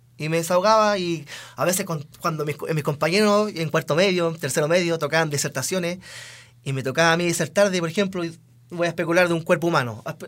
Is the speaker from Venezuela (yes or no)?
no; La Florida, Santiago Metropolitan, Chile; Yo soy de la Florida, del 14 de la Florida, de Alonso Ercilla